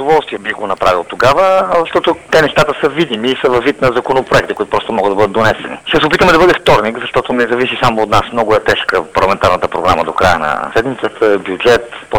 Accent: Burgas, Burgas Province, Bulgaria; Аз съм от Бургас

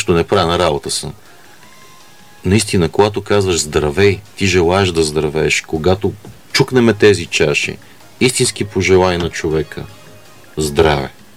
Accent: Albania; accent: Albanian; Bulgarian is a second language; на английски с моя албански акцент

